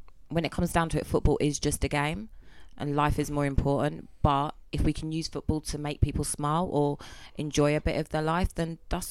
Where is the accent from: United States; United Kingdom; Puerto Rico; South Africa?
United Kingdom; England; as an English football fan, I was proud.